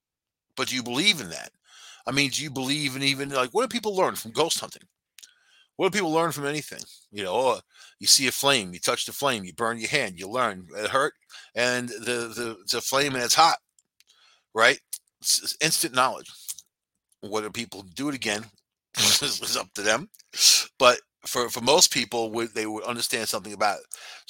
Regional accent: New York, United States; I was raised on Long Island. It really was a place I didn't want to go back to.

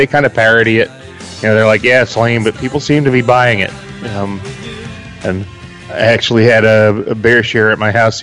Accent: Philadelphia, Pennsylvania, United States; But where I grew up in Philly, it's the soda of choice.

